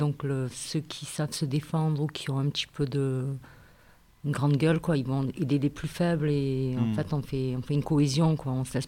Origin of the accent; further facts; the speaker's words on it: Martigues, Provence-Alpes-Côte d'Azur, France; Ma Martigues, je suis de Martigues.